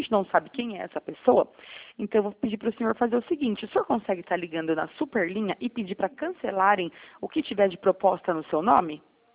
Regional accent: São Roque, São Paulo, Brazil; eu sou de São Roque.

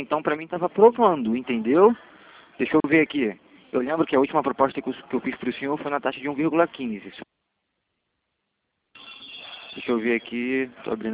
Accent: Rio de Janeiro, Brazil; sou aqui de Santa Cruz.

